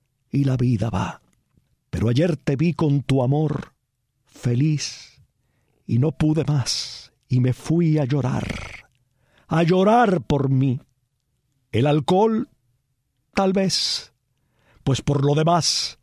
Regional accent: Cabaiguán, Sancti Spíritus, Cuba; now in Holguín, Cuba; mis 80 años, para mi soledad, soy viudo, sin hijos, sin nietos. Soy de Cabaiguán y vine aquí, a Holguín, a casarme, donde enviudé y resido desde hace 57 años.

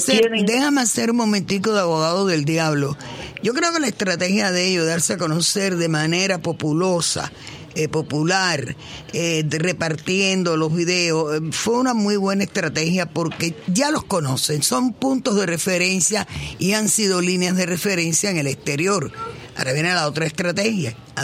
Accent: Cuba; como cubanos

